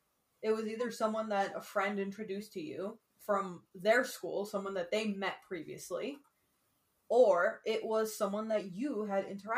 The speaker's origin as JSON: {"language": "English", "town": "New York City", "region": "New York", "country": "United States", "tie": "born or raised there", "said": "especially us, we grew up in New York City, such a big city. And we were in Brooklyn, which on its own is massive."}